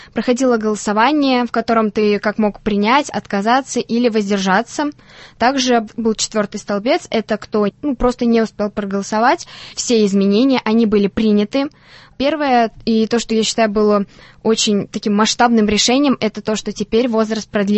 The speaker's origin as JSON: {"language": "Russian", "region": "Tatarstan", "country": "Russia", "said": "и он не знал, что мы из Татарстана"}